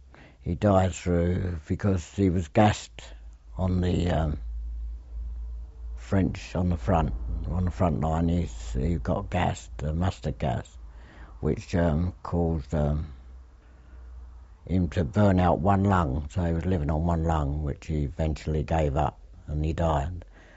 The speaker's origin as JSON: {"language": "English", "town": "Dagenham", "region": "London", "country": "United Kingdom", "tie": "born there", "said": "9/10/1926, 9th of October 1926, in Dagenham. I don't know whereabouts in Dagenham, but I was born in Arnold Road, Dagenham, in Essex. Well, it was then Essex. It's now Greater London, I believe."}